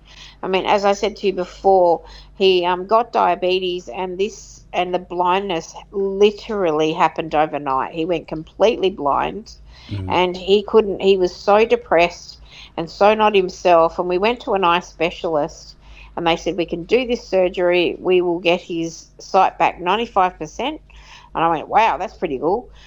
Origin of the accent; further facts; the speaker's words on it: Australia; and as an Australian, I guess because we're so laid back, I might have found them rude